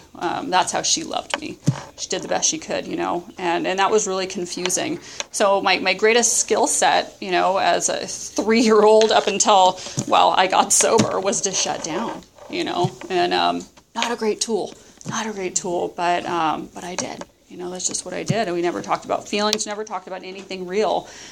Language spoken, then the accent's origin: English; Los Osos, California, United States; You know, I grew up in Los Osos, you know, all the way 30 miles from here.